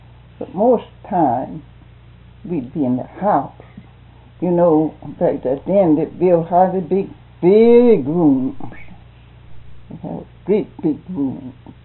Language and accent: English; Grays, Georgia, United States; But when I grew up, I was brought up in Jones County at Grays, Georgia. That was the county seat of Jones, Grays.